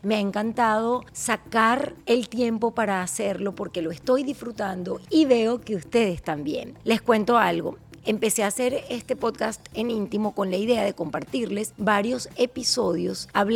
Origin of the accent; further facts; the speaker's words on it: Venezuela; moved away; quisiera llegar hasta el momento en el cual me fui de Venezuela y llegué aquí